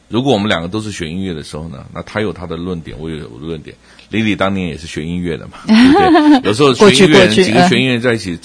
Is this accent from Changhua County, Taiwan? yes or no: no; Taipei, Taiwan; 我在台北长大，我念音乐系